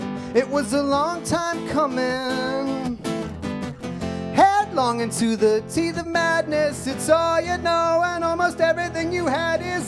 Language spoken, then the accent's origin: English; Denver, Colorado, United States; I'm from Denver, Colorado.